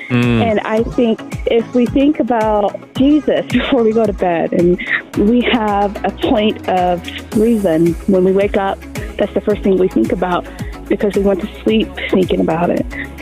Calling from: New Mexico, United States; New Mexico.

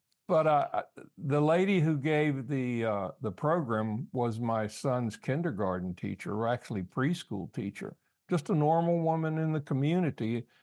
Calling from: Richmond, Virginia, United States; I'm in Richmond, Virginia.

